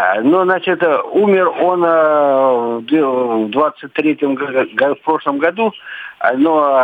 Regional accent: Rostov-on-Don, Rostov Oblast, Russia; я из Ростова.

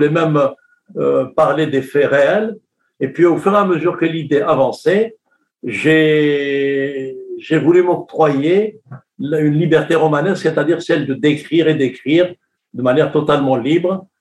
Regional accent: Kabylie, Algeria; parce que moi, je suis de la Kabylie, donc j'ai une sensibilité géographique, une sensibilité climatique, une sensibilité topographique.

